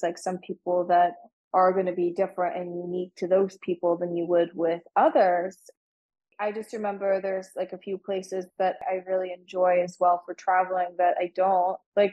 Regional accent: Texas, United States; so I grew up in Texas. I've gone to a lot of places in Texas, Florida

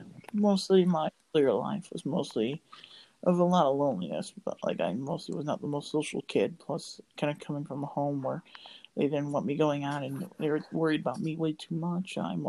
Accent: Illinois, United States; I was about to say my last name, but … I come from Illinois. Live next to St. Louis, I'll say, just to keep my, area kind of closed. But mostly I kind of grew up here and been raised here my entire life.

